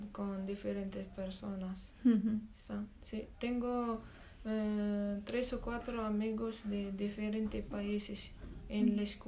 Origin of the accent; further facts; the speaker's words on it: Oujda, Oriental, Morocco; Spanish is a second language; Mi ciudad se llama Oujda, es cerca Nador.